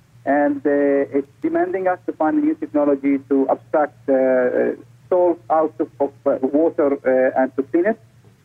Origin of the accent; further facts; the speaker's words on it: Amman, Amman Governorate, Jordan; English is a second language; now in Israel; Originally, I'm from Amman, Jordan. I grew up there. And now I'm a postdoctoral fellowship student at Ben-Gurion University of the Negev